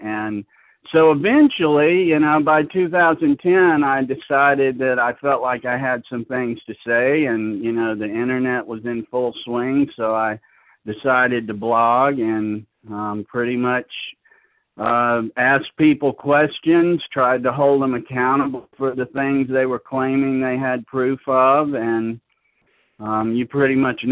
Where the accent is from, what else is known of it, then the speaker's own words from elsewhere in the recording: Nashville, Tennessee, United States; born there; also born or lived in Charlotte / New Orleans / Washington D.C. / Baltimore; now in Central Florida, United States; I was born in Nashville, and I've lived around the Southeast, Charlotte, New Orleans. Lived in the D.C., Baltimore area. At this point in time, I'm in Central Florida